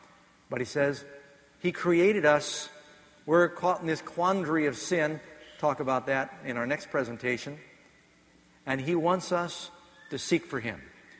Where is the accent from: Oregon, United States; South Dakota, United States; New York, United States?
New York, United States; New York City; also born or lived in Los Angeles, United States / Boston, United States / Miami, United States; When I grew up in New York City, well, I was born in L.A., lived in Boston, Miami. Most of my education was in Manhattan.